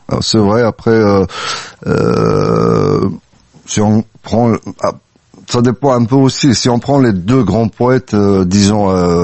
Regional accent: Kabylie, Algeria; il y a des choses qu'on ressent en tant que Kabyle dans des chansons

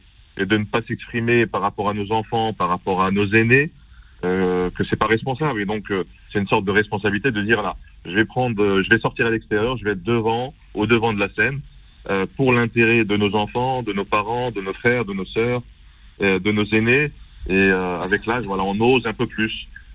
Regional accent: Aulnay-sous-Bois, Île-de-France, France; j'ai grandi en 1980 à la Rose des Vents, au 3000, quartier de plus de 20 000 habitants.

